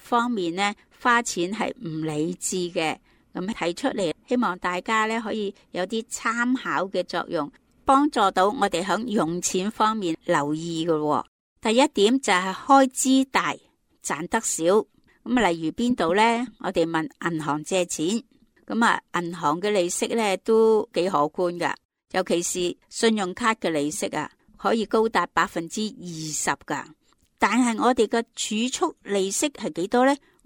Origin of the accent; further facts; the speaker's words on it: China; 我们中国人历来都崇尚勤力节俭的